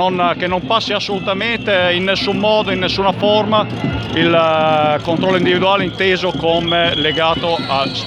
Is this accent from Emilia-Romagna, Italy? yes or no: yes; Reggio Emilia, Emilia-Romagna, Italy; Da Reggio Emilia.